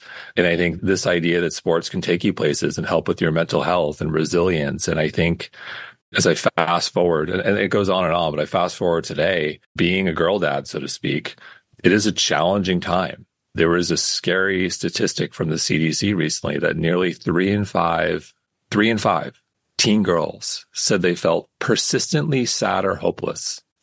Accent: Manhasset, New York, United States; Growing up in Manhasset, upper middle class town where I was one of the few kids whose parents were divorced, I lived on the wrong side of the tracks in a very safe, modest home compared to other very big homes.

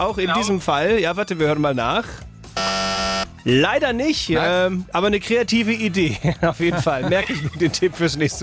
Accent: North Rhine-Westphalia, Germany; nicht wieder mein Heimatland hier in Verruf bringen

